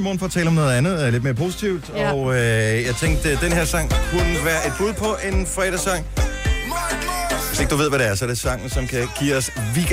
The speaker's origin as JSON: {"language": "Danish", "town": "Funen", "region": "Region of Southern Denmark", "country": "Denmark", "said": "jeg er fra Fyn"}